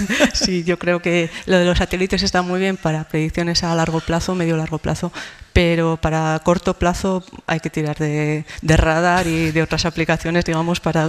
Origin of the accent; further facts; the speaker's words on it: Quel, La Rioja, Spain; las tierras de mi pueblo, que es un pueblecito que está aquí cerca que se llama Quel.